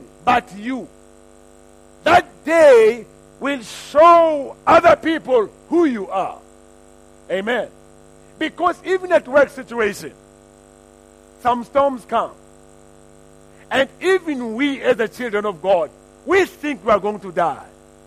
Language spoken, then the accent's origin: English; South Africa; we are South African, but we are not all the same.